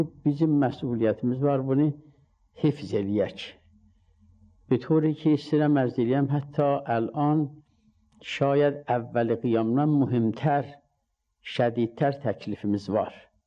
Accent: Mianeh, East Azerbaijan, Iran; now in Qom, Iran; müqəddimatı Miyanada Əsatid Ulemanın məhzərində oxumuşam. 63 qəmərində də quma gəlmişəm.

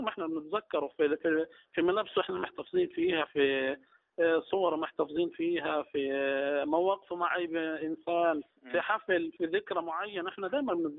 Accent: Gaza, Gaza Strip, Palestine; وانا قاعد على التلفزيون طبعا بتابع ايش بصير عندنا في غزه

